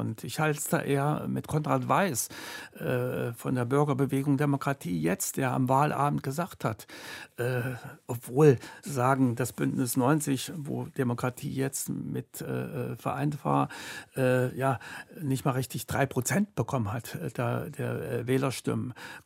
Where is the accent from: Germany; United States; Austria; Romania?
Germany; East Germany; also born or lived in West Berlin; im Osten aufgewachsen, in der DDR aufgewachsen, ein Kind der DDR zu sein, Jahrgang 53, war ich von dieser DDR geprägt.